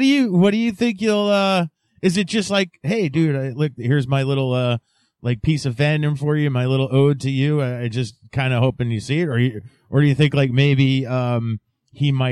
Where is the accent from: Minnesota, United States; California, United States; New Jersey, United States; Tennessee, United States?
New Jersey, United States; fortunately, I am from New Jersey, and I live not too far from the Quick Stop